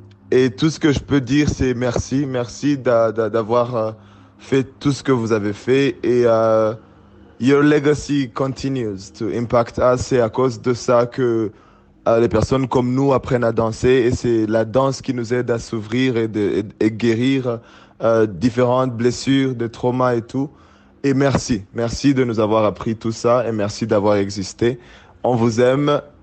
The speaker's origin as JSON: {"language": "French", "town": "Kigali", "region": "Kigali City", "country": "Rwanda", "said": "je viens de Kigali, Rwanda, et je suis danseur."}